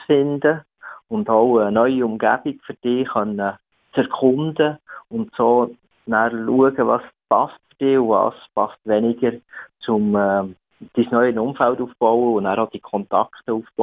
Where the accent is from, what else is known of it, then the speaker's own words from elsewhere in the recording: Switzerland; now in Australia; wenn du Auswanderer aus der Schweiz und dann in die Fremde gehst